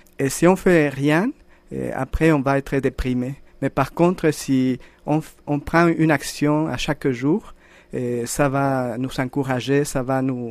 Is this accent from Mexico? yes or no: yes; Mexico; French is a second language; now in Drummondville, Canada; Et quand on est parti du Mexique, on voulait trouver une ville plus sécuritaire et avoir une vivre plus près de la nature. Et nous trouvions que Drummondville pouvait nous offrir ça